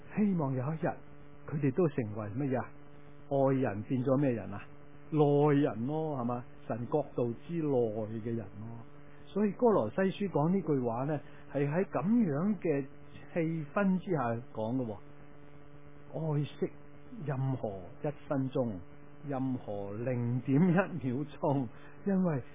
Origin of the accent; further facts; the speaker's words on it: Guangdong, China; 我们广东人就很少用盐来讲，